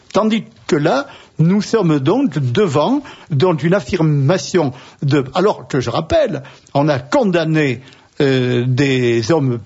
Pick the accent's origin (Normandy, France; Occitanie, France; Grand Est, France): Occitanie, France; ça remonte chez moi en Bigorre, sans doute, à une occupation anglaise qui n'est pas si loin dans l'histoire